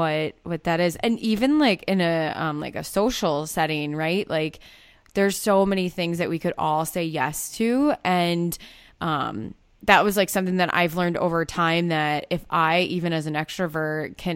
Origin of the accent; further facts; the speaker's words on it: Iowa, United States; I mean, I'm from Iowa. So just imagine we're like 5 years behind everyone else.